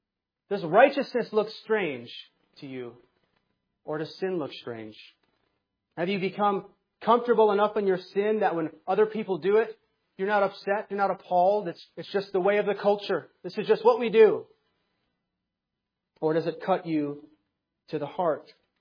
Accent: Michigan, United States; When we were growing up in Michigan, every year we would go to Lake Michigan

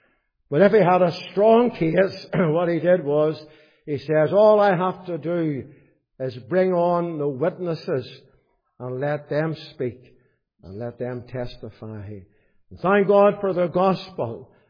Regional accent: Belfast, Northern Ireland, United Kingdom; Now, I was brought up in Donegal Road Methodist Church. My parents were saved in a little city mission hall on what we call the Library Hill on the Donegal Road.

